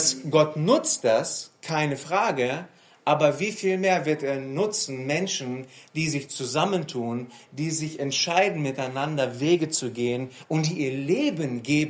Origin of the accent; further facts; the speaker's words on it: Hanover, Lower Saxony, Germany; now in Stuttgart, Germany; Wisst ihr, ich bin von Norddeutschland in den Süden gezogen. Ich komme aus Hannover mit meiner Frau und wir sind vor 10 Jahren ins Schwabenländle gezogen, in der Nähe von Stuttgart.